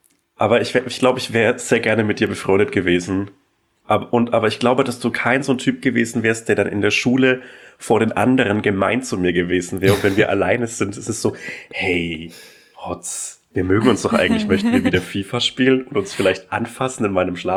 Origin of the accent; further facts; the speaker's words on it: Bavaria, Germany; In der fränkischen Schweiz, die oberfränkische Provinz. Die nächste Stadt hatte für mich, war wirklich eine Stadt, aber sie hatte halt 10.000 Einwohner.